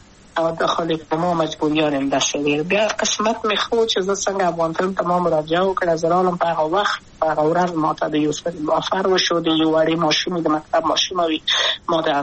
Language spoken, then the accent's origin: Pashto; Kabul, Afghanistan; also born or lived in Wardak; زه خو اصلا د وردګو ولایت یم، د پلار مې د وردګو ولایت ته خلیګان سره کې دلې د کابل په تختپل سیمه کې یم، او لویا شویم کابل کې